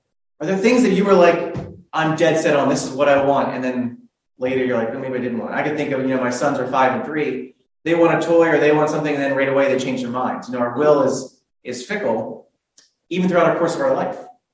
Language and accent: English; Chambersburg, Pennsylvania, United States; when I grew up in Chambersburg, out near Greenwood Hills, as most of you probably know